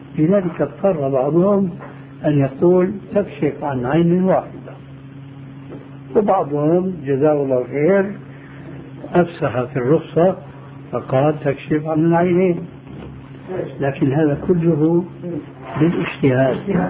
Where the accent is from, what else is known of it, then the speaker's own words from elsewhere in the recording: Syria; انا عارف انه عندنا في الشام مثل يقول كثرة الشذ بيرخي